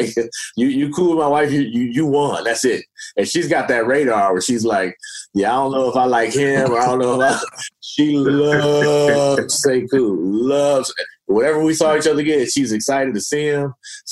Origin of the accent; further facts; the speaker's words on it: Oakland, California, United States; I'm a kid from East Oakland. I went to a Black college.